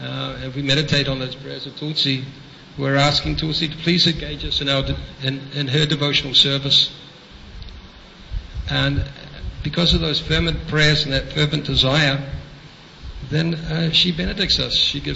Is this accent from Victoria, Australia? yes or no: yes; Melbourne, Victoria, Australia; I'm from Melbourne.